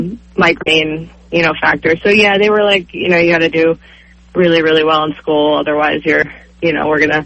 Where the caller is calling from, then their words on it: Baltimore, Maryland, United States; from Baltimore.